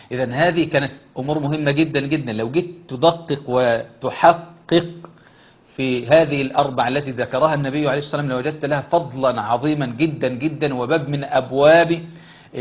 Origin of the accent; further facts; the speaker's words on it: Egypt; زي ما بنقول في اللهجة العامية عندنا في مصر، بنقول إن الانطباعات الأولى بتدوم